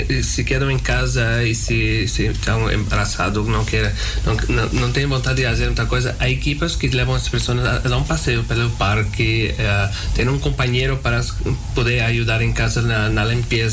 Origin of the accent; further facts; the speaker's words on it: Portugal; Spanish is a second language; now in Amsterdam, Netherlands; en Portugal, yo soy portugués, no soy español, no hay estas cosas.